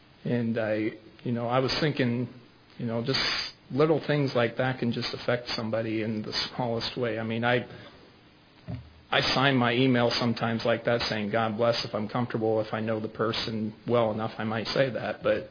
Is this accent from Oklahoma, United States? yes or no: no; Kansas City, Missouri, United States; I'm from Kansas City, Missouri. I'm over 1,000 miles away.